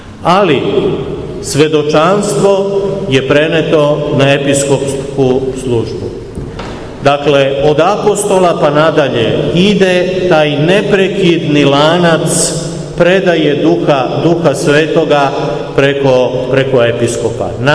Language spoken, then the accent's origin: Serbian; Serbia; Mi smo Srbi nestrpljivi u većini slučajeva.